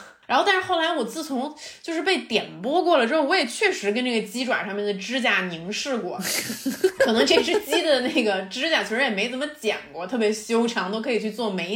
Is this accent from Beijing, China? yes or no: yes; Beijing, China; 首先就是我在北京长大，就吃野味儿在北京以及北方地区来讲